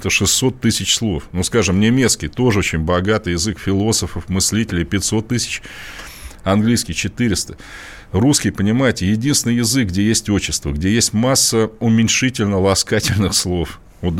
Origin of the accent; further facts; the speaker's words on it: Russia; accent: Ryazan-Tambov dialect; а самый главный из южно-русских говоров рязанско-тамбовский, по матери я из Рязани, по отцу из Тамбова.